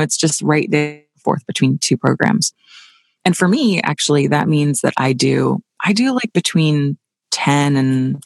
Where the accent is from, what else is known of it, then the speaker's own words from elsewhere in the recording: California, United States; No, I'm from California.